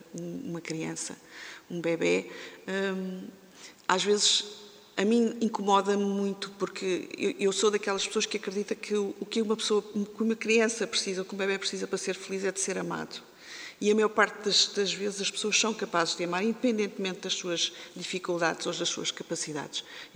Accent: Portugal; muitas vezes que sou de Portugal

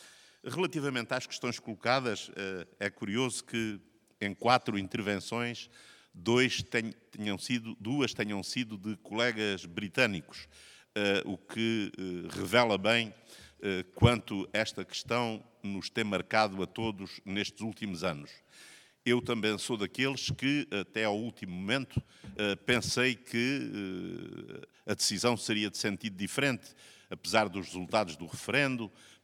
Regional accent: Portugal; E digo isso não apenas enquanto europeu, mas também enquanto português.

